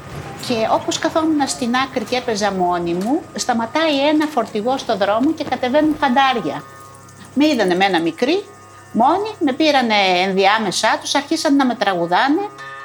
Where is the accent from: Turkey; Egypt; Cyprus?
Turkey; Imbros, Çanakkale; και είμαι από την Ήμβρο. Γεννήθηκα το 68 στην πρωτεύουσα του νησιού